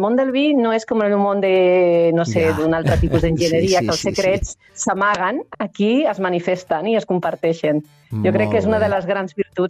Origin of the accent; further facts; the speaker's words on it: Andalusia, Spain; Jo, com que tinc reminiscències del sud, no? Soc andalusa i tinc molt, molt, molt al cap present l'olor, no?